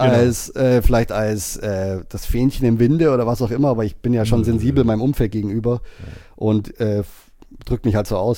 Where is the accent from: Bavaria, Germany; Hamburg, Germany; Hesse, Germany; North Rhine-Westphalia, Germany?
Bavaria, Germany; accent: Bavarian; Nicht so stark, also wenn ich jetzt mit Bayern rede, da kommt das mehr raus. Aber das hat sehr, ich habe das sehr schnell übernommen.